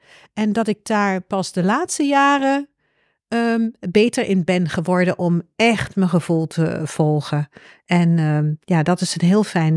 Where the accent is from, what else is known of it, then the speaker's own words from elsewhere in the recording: Hengelo, Overijssel, Netherlands; also born or lived in Leiden / Nijmegen; Ik kom uit Hengelo, ik ging naar Leiden.